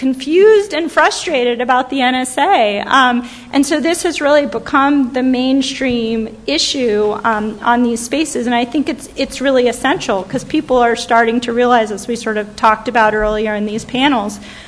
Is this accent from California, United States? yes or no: yes; Palo Alto, California, United States; I grew up here in Palo Alto.